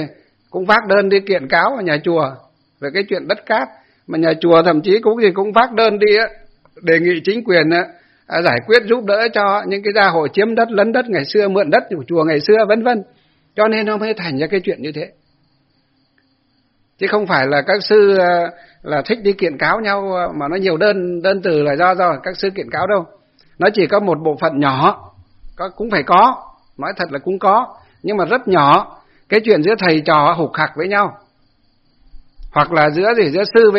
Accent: Ba Hàng Đồi, Hòa Bình, Vietnam; dọc từ trên sân Tây xuống dưới quê tôi Ba Hàng Đồi

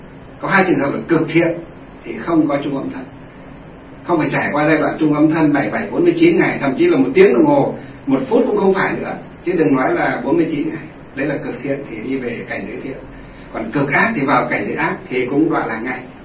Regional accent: Thanh Lương, Hòa Bình, Vietnam; ở trong quê của chúng tôi, ở trong Thanh Lương, Kim Bôi, Hòa Bình, bây giờ là Thanh Lương, Lương Sơn, Hòa Bình, ngay trong quê lên thôi

